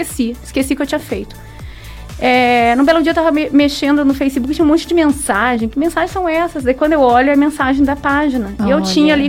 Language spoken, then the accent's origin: Portuguese; Porto Alegre, Rio Grande do Sul, Brazil; Então, pessoal, sou de Porto Alegre